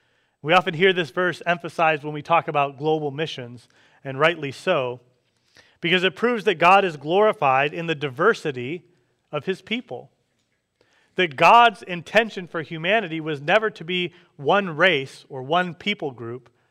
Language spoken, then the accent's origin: English; Detroit, Michigan, United States; Like I grew up in the Detroit area, and we had the Thanksgiving Day parade every year.